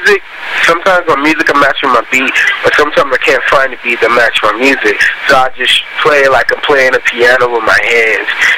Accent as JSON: {"language": "English", "town": "Columbus", "region": "Ohio", "country": "United States", "tie": "born or raised there", "also_born_or_lived": "Detroit, Michigan", "said": "And I'm from Detroit, Michigan. I was raised until I was 4 there, then moved to Columbus, Ohio."}